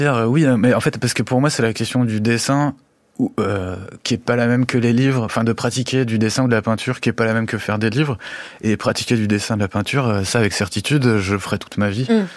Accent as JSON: {"language": "French", "region": "Auvergne-Rhône-Alpes", "country": "France", "lives_now": "Belgium", "said": "j'habite en Belgique depuis longtemps, mais je suis originaire de Haute-Savoie et en fait je suis malheureusement loin des montagnes quoi. Et en fait j'ai passé 40 ans tout juste"}